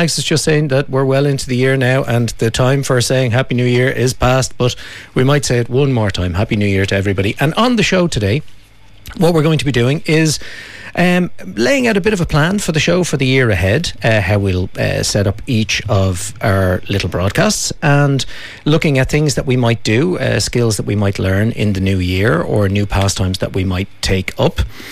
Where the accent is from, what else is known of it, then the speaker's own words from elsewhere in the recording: Kilkenny, County Kilkenny, Ireland; from Crowan Cottages here in Kilkenny